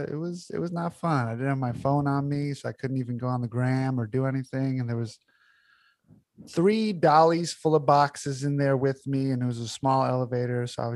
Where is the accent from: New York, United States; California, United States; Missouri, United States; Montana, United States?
New York, United States; Astoria; I am. Queens, New York. Astoria, to be exact.